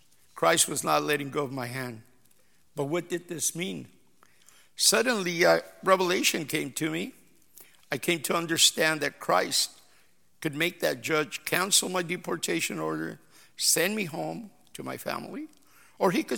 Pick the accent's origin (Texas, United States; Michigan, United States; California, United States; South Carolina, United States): California, United States; Corona; I had a very normal childhood growing up in Corona, California, trying to fit in, playing sports, participating in service clubs, going to church every Sunday, St. Edward's Catholic Church.